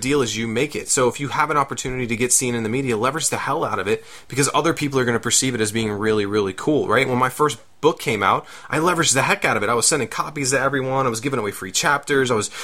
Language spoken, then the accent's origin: English; Florida, United States; this week comes from one of my favorite groups growing up in South Florida